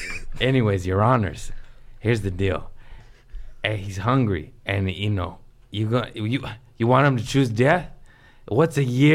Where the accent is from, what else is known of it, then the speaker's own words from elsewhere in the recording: Los Angeles, California, United States; Los Angeles. I'm just special.